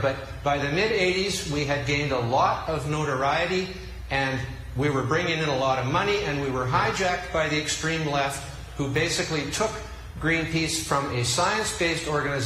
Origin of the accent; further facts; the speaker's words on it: Canada; a little bit of warming would not be a bad thing for myself, being a Canadian